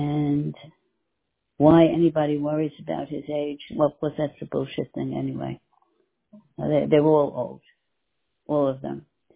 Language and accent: English; New York, United States; now in Texas, United States; I'm in Texas. I'm from New York, but I'm in Texas.